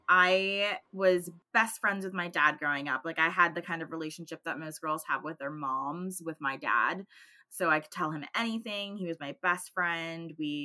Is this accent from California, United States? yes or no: yes; Santa Clara, California, United States; I grew up in Santa Clara, California. I went to high school in Cupertino, California.